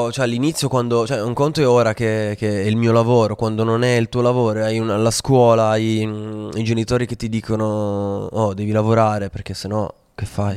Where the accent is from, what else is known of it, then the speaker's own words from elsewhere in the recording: Alpignano, Piedmont, Italy; also born or lived in Voghera; Poi, in realtà, io sono cresciuto in provincia di Torino, in un paesino di Alpignano.